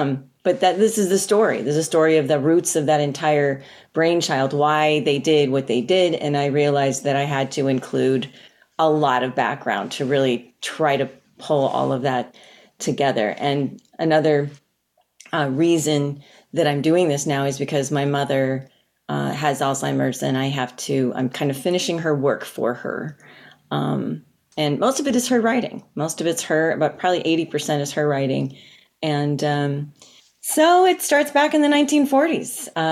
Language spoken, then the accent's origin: English; Michigan, United States; also born or lived in Boston; And so I was born in Boston, and then we wound up here in Michigan because he got a professorship at Notre Dame